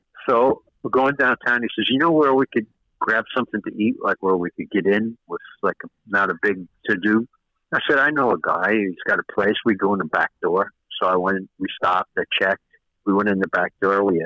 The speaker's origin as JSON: {"language": "English", "region": "New York", "country": "United States", "tie": "born or raised there", "said": "I said, \"No, I'm born and raised in New York.\""}